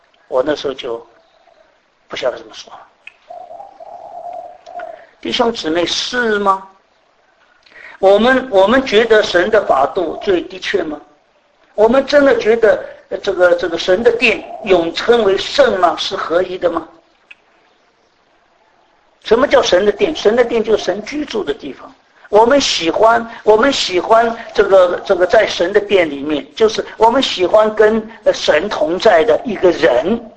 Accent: China; 我们中国人就按照根据中国人的习俗

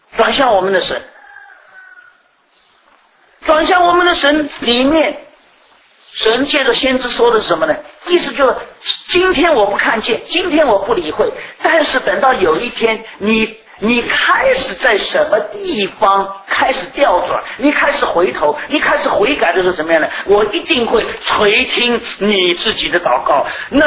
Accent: China; 特别是我们中国人的属于我不知道世界上其他民族是不是这样。

